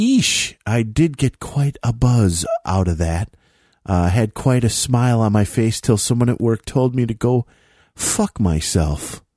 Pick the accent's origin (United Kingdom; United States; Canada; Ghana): United Kingdom; Manchester, North West England; I'm actually from Manchester